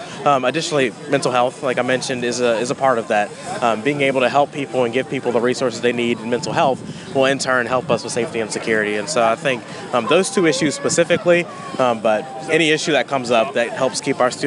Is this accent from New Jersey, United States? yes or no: no; Pensacola, Florida, United States; now in Gainesville, United States; I'm born and raised in Pensacola, Florida, and I moved to Gainesville to go to college.